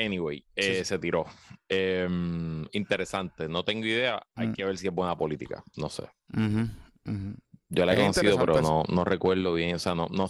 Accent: Guaynabo, Puerto Rico; estoy corriendo en mi pueblo Guaynabo.

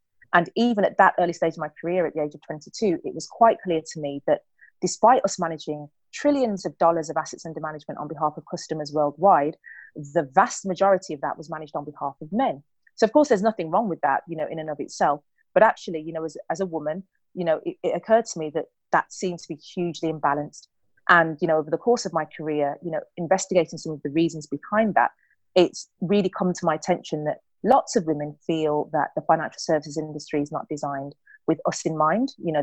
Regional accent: United Kingdom; I've grown up in a very conservative family where, you know, particularly growing up in the UK

